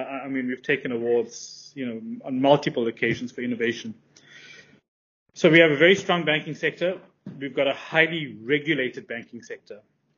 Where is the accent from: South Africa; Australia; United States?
South Africa; So as I've told you earlier, I'm from South Africa.